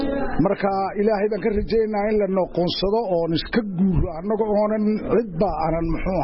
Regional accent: Lughaya, Awdal, Somalia; now in Djibouti; Gaar ahaanna Lughayan ka yimid.

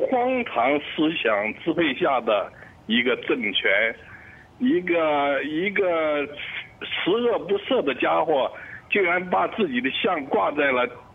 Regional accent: China; 我们中国人

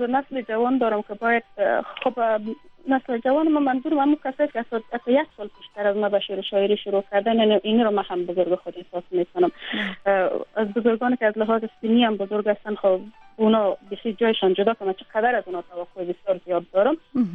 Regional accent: Afghanistan

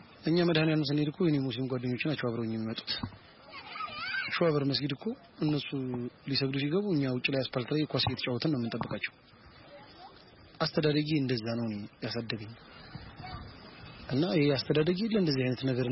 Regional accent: Addis Ababa, Ethiopia; ከሰላይሽ እስከ ሸርፍተራ እስከ መንበርጻይ ባለው በቃ ያደኩበት አካባቢ ነው

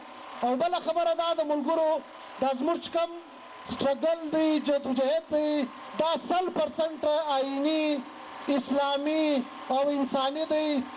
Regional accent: Pakistan; موږ هم دغه د پاکستان شهريان یو.

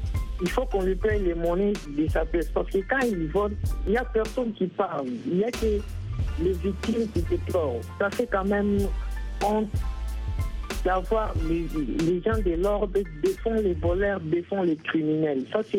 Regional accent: Kinshasa, DR Congo; Chez nous, quand on parlait souvent des Koulouna, ils volaient souvent n'importe qui, souvent au marché, chez nous, à Zando

